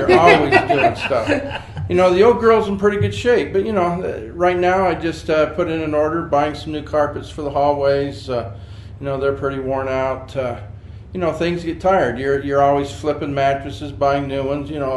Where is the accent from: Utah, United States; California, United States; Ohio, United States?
Utah, United States; also born or lived in Northern Virginia; I grew up in Utah, but I kind of wanted back out